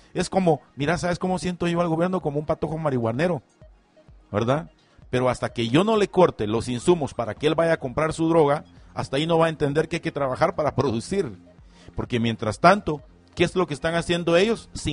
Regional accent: Mexico; como tu servidor, como este mexicano

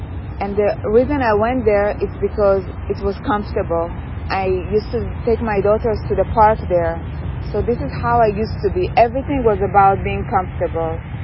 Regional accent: Israel; I grew up in Israel. This is where I grew up there. This is where I went to school. My family are all there

